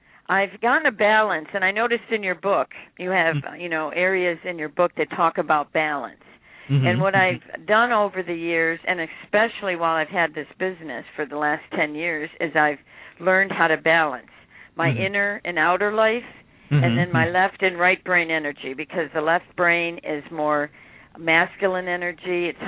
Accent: Detroit, Michigan, United States; now in La Mesa, United States; Well, to start off, I'm originally from Detroit, Michigan, for all you Michiganders out there, and I know they're a bit cold with the weather. I'm in Southern California now, a little bit outside of San Diego. It's a little town called La Mesa.

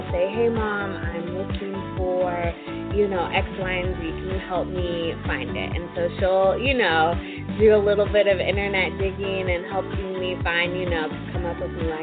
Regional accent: Midland, Texas, United States; I went back home I'm originally from Midland, Texas, since we had started working from home.

